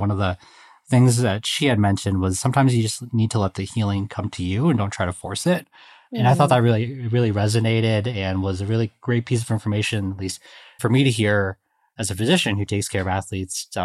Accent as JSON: {"language": "English", "town": "Chicago", "region": "Illinois", "country": "United States", "tie": "born or raised there", "said": "I grew up in Chicago during the 90s, Michael Jordan era, and that's what I love."}